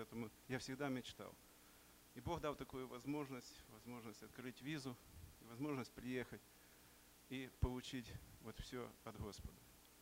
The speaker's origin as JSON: {"language": "Russian", "town": "Chernivtsi", "region": "Chernivtsi Oblast", "country": "Ukraine", "said": "я с Украины, с Черновцов."}